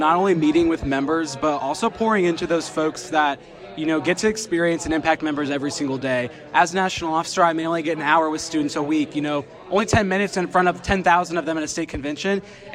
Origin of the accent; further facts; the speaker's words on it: Mexico, Missouri, United States; I am from Mexico, Missouri in Northeast Missouri, so about 45 minutes from Columbia.